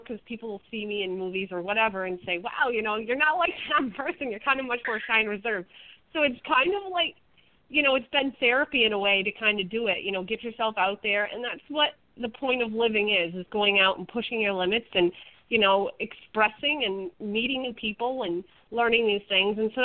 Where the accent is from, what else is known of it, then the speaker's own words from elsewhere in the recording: Ellsworth, Maine, United States; Well, I was born in Ellsworth, Maine. I still reside in Ellsworth, Maine. I've lived in Maine my entire life.